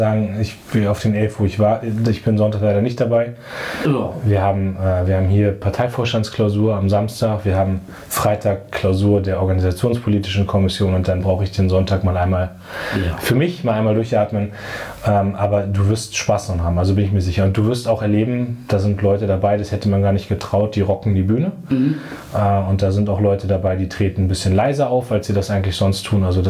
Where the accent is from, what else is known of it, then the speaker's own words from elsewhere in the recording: Munster, Lower Saxony, Germany; Dann gab es bei uns in der Nähe von meinem Heimatort Munster in der Lüneburger Heide